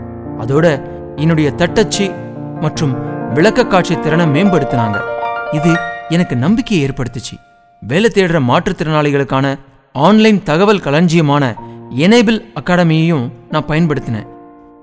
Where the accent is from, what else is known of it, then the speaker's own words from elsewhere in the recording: Chennai, Tamil Nadu, India; நான் சென்னையில் வளர்ந்தவன்.